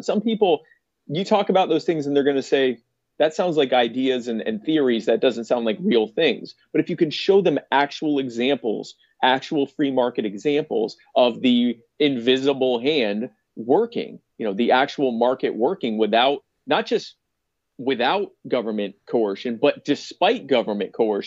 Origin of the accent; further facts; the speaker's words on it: South Carolina, United States; I come from South Carolina where I deal with a lot of mosquitoes.